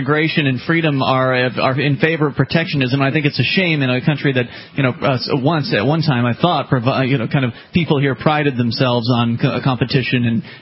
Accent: the South, United States; I mean, I come from the South. I was born and raised down there, and I know how intimidating the police can be.

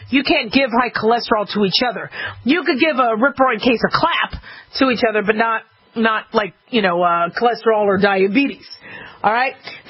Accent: Phoenix, Arizona, United States; I grew up in Phoenix, Arizona. Best weather ever.

